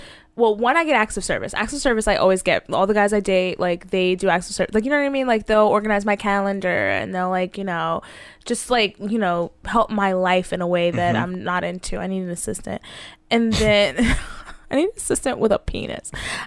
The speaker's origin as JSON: {"language": "English", "region": "the South", "country": "United States", "said": "because I'm from the South"}